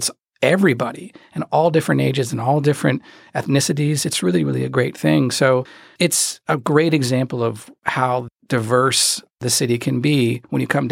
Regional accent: Cincinnati, Ohio, United States; I really take a lot of pride in Cincinnati. I mean, I'm from Cincinnati

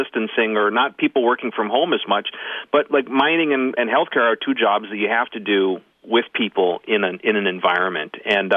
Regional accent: Cherry, Minnesota, United States; I'm from Cherry.

